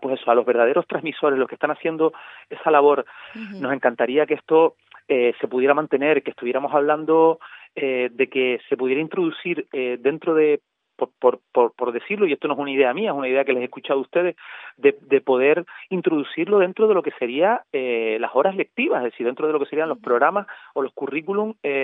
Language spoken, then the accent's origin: Spanish; Canary Islands, Spain; me da mucha alegría como majorero, como canario